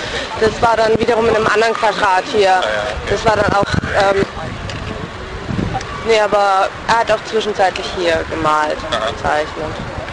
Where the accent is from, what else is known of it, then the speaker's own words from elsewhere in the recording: Mannheim, Baden-Württemberg, Germany; weil ich gebürtige Mannheimerin bin, auch zu wissen, was damals passiert ist.